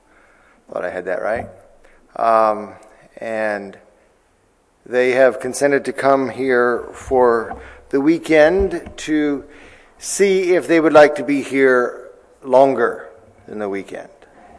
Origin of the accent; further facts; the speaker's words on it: Wisconsin, United States; I'm from Wisconsin, so.